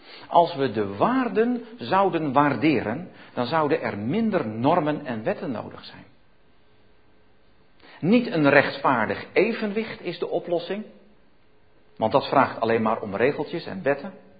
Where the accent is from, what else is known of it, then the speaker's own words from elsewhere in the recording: Zeewolde, Flevoland, Netherlands; Ik kom uit Zeewolde